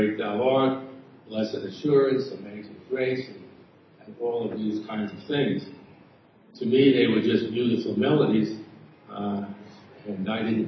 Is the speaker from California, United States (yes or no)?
no; New York City, New York, United States; born there; I was born in New York City 82 years ago, that's right, 82, to secular Jewish parents.